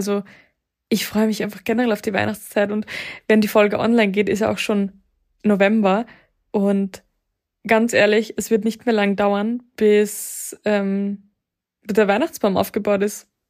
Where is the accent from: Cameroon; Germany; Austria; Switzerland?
Austria; Bei uns in Österreich gab es Wahlpflichtfächer.